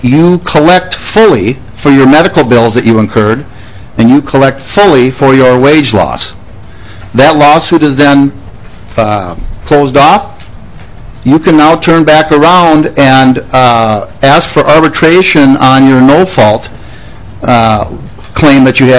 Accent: Ireland; I'm going to take a shot at it because I'm Irish.

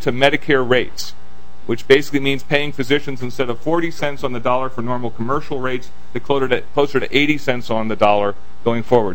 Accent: East Coast, United States; I grew up in the East Coast.

